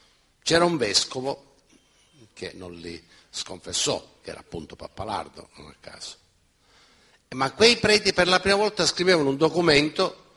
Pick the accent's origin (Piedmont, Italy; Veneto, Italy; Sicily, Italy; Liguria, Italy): Sicily, Italy; Casteldaccia; che ero di Casteldaccia, vado nel mio paese, trovo questa situazione di grande terrore